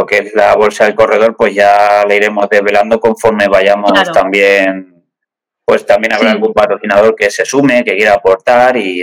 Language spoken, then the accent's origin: Spanish; Riópar, Castilla-La Mancha, Spain; A ver, yo soy de Riópar